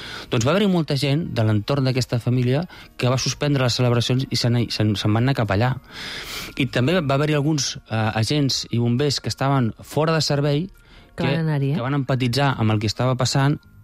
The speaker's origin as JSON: {"language": "Catalan", "town": "Girona", "region": "Catalonia", "country": "Spain", "lives_now": "Barcelona, Spain", "said": "Jo sóc de Girona, sí, però jo aquella nit jo visc a Barcelona"}